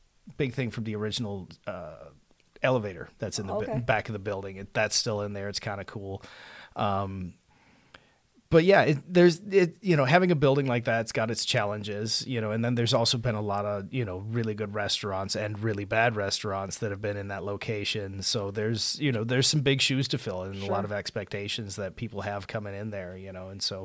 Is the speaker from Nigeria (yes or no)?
no; Minnesota, United States; I'm originally from Minnesota. I found my way out here a little after COVID, sold my house, and bought a building instead.